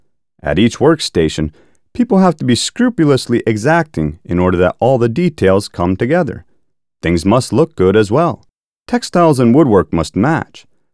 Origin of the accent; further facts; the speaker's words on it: Seattle, Washington, United States; now in Helsinki, Finland; I'm from Seattle, Washington in the U.S. I've lived in Finland about 6 years and live in Helsinki currently.